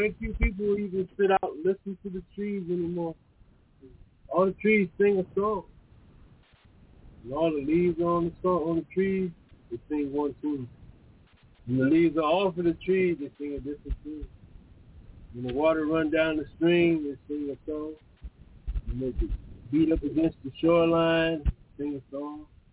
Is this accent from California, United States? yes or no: yes; Oakland, California, United States; for the mother and grandmother, and I'm from Oakland, that is, and the best of them